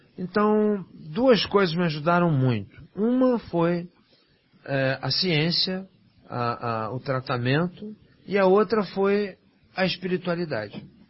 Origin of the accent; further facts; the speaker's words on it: Vacaria, Rio Grande do Sul, Brazil; born there; Quer dizer, para quem não sabe, eu nasci em Vacaria.